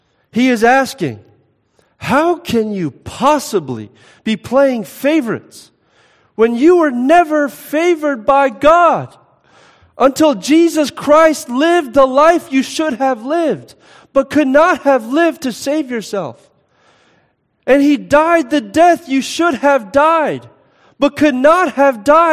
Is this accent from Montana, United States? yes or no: no; Philadelphia, Pennsylvania, United States; I grew up in Philadelphia, which is factually known as the greatest city of the modern world.